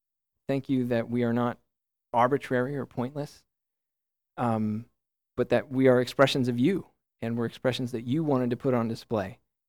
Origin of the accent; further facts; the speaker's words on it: United States; As an American, I started with our nation, right? We are Americans.